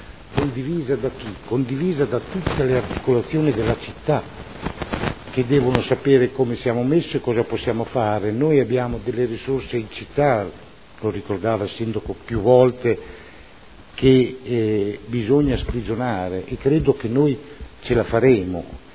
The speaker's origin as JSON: {"language": "Italian", "town": "Modena", "region": "Emilia-Romagna", "country": "Italy", "said": "sono modenese"}